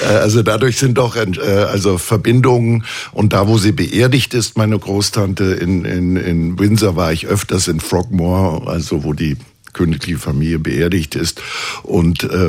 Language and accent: German; Ballenstedt, Saxony-Anhalt, Germany; Aber das heißt nicht, dass ich mich nicht in meiner alten Heimat aufhalte, im Gegenteil, also ich bin sehr gerne in diesem kleinen, wunderbaren Städtchen im Harz, das heißt Ballenstedt.